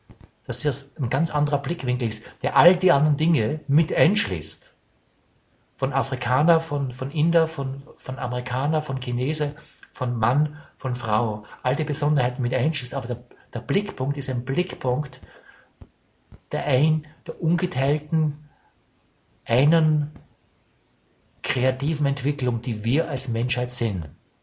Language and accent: German; Austria; Ich bin auch Österreicher, ich bin auch Mann